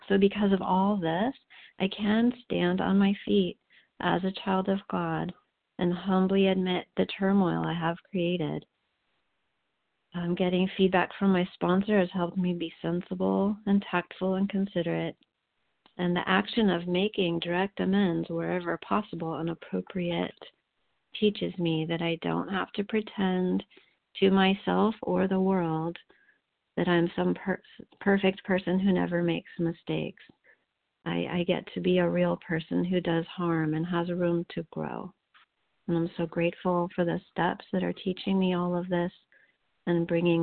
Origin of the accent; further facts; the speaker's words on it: California, United States; I'm grateful, so grateful to be recovered, and I'm from Central California.